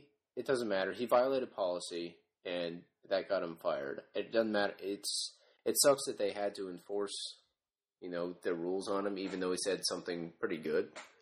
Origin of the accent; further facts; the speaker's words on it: United States; Well, I'm American, so I'm going to say Wally.